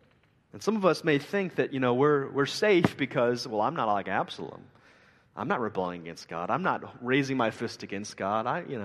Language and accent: English; Missouri, United States; I'm from Missouri, there's like one American president from Missouri, Harry S. Truman, right?